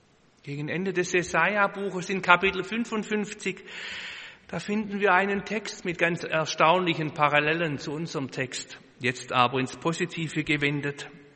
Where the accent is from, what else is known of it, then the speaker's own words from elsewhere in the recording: Tübingen, Baden-Württemberg, Germany; Ganz in der Nähe von Tübingen, wo ich aufgewachsen bin